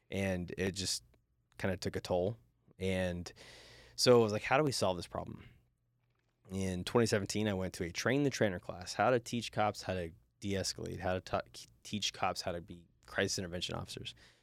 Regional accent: Oklahoma, United States; moved away as an adult; I was born and raised in Oklahoma, town about the size of a nickel, like 300 to 400 people in it.

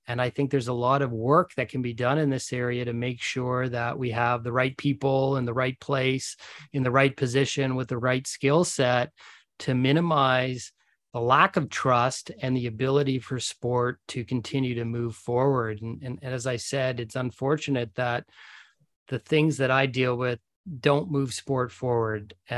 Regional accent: Nova Scotia, Canada; Growing up in Nova Scotia in a small town, sport was what kept me out of trouble, kept me busy, and allowed me to travel Canada and a little bit of the world.

